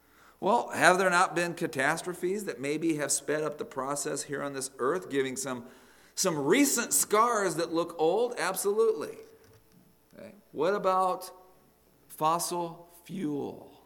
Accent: Phoenix, Arizona, United States; I grew up in Phoenix, Arizona. An old house in Phoenix, Arizona means it was built in the 1960s.

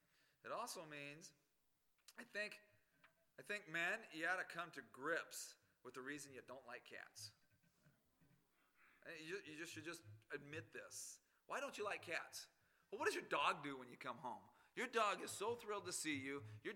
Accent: Arizona, United States; I don't ever draw big game tags anymore in my home state of Arizona.

